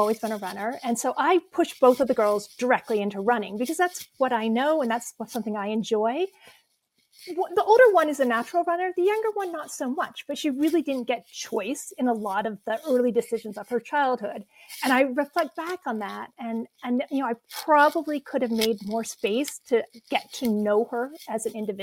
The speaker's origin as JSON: {"language": "English", "region": "Maine", "country": "United States", "tie": "born or raised there", "said": "I am born and bred in Maine and very proud of it. And multi-generations are Mainers."}